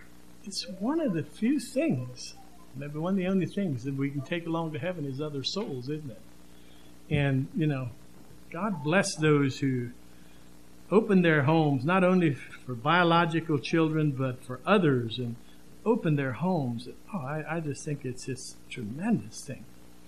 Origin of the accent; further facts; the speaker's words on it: Pennsylvania, United States; My wife and I come from a diverse background. She was from the state of Ohio. I was from Pennsylvania. Our homes were very different.